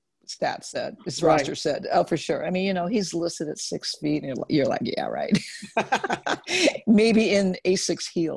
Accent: San Diego, California, United States; I grew up very traditional in San Diego. My grandparents were from Portugal. So we were raised very European, very traditional

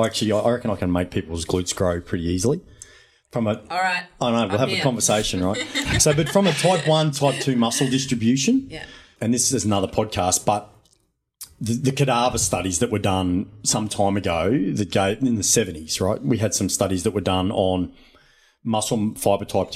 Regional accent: Chinchilla, Queensland, Australia; You couldn't get more Australian than me. I'm from Chinchilla, Western Queensland, mate.

